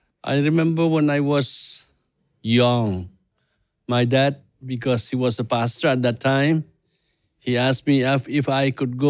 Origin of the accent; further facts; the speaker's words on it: Shillong, Meghalaya, India; I was born in Shillong, Meghalaya, Northeast India.